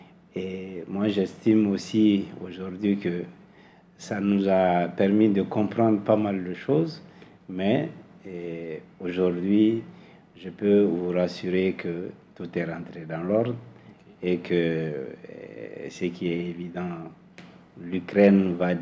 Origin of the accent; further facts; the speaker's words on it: Mali; nous revenons tous à la raison, nous sommes tous des Maliens